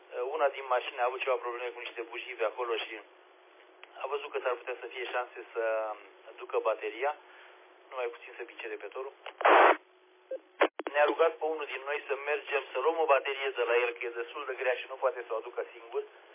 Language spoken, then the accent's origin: Romanian; Romania; înainte de a fi... european, sunt român, deci trebuie păstrat